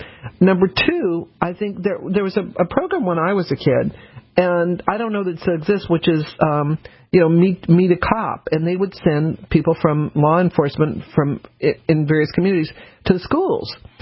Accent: United States; I'm an American. I've done it.

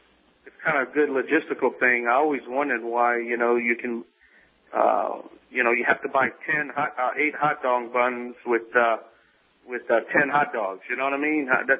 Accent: Louisiana, United States

